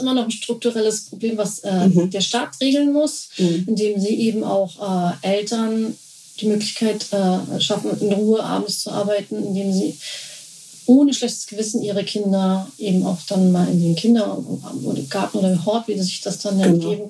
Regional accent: Germany; da sind wir sehr verkopft als Deutsche.

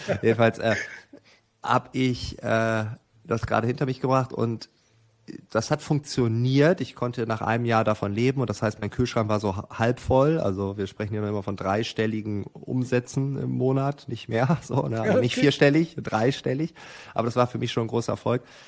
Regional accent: Northern Germany, Germany; Ich komme aus Norddeutschland.

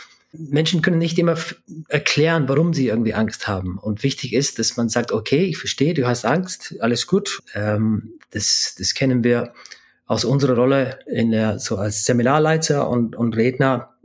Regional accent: London, United Kingdom; German is a second language; moved away as an adult; now in Germany; ich hatte irische Eltern. Wir waren nicht die Reichsten, um das zu sagen. Ich bin in London aufgewachsen, Großstadt, Sozialwohnung. Und dann, man kämpft sich irgendwie nach oben. Und dann bin ich nach Deutschland vor 20 Jahren.

